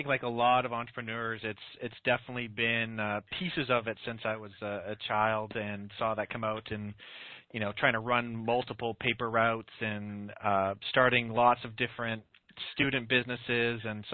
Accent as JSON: {"language": "English", "country": "Canada", "moved": "yes", "said": "I am Canadian. I'm a proud Canadian. Yeah, I haven't lived there for 10 years probably"}